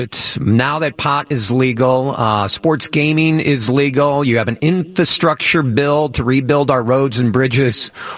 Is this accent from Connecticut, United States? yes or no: no; Peoria, Illinois, United States; I lived in Rockford. I grew up in Peoria.